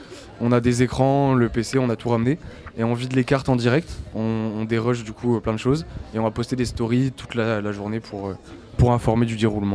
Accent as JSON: {"language": "French", "town": "Brest", "region": "Brittany", "country": "France", "said": "Moi, je viens de Brest"}